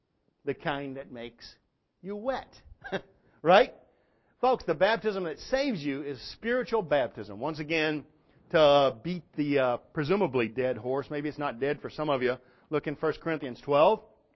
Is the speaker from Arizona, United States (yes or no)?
no; Paris, Texas, United States; I'm from Paris, Texas.